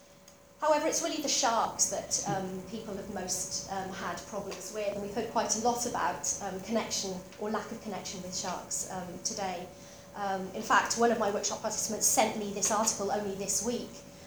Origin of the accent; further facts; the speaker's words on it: Dundee, Scotland, United Kingdom; I used to see harbour seals all the time when I was growing up near Dundee.